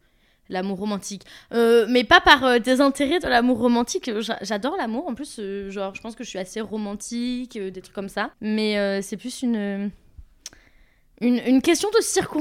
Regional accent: Toulouse, Occitanie, France; now in Paris, France; 27 ans, et je suis chargée de communication dans une fondation qui bosse pour la protection de l'enfance. Voilà, je viens de Toulouse, je vis à Paris.

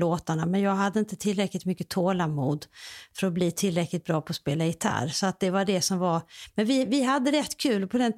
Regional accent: Limhamn, Skåne, Sweden; Alltså jag flyttade ju från Limhamn sen när jag var typ 20. Sen bodde jag in i stan på lite olika ställen.

